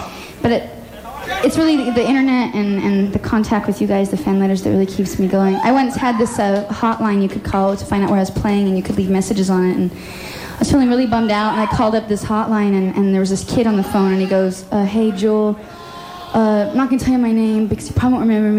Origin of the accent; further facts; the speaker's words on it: Alaska, United States; I was raised in Alaska and I was living in my car.